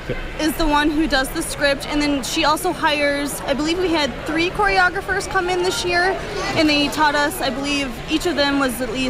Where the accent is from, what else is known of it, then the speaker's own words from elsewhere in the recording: Minnesota, United States; And then I'm from Benton County, so St. Cloud area.